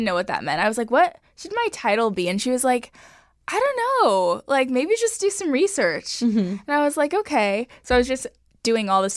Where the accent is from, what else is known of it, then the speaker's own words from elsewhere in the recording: Sherman Oaks, California, United States; I'm from personally. Sherman Oaks, California.